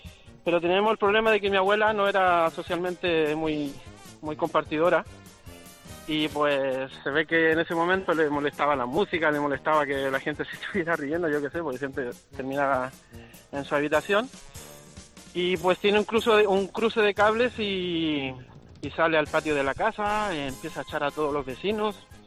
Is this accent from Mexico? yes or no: no; Chile; yo soy de Chile. Y claro, allá es al contrario que acá la estación, es en verano.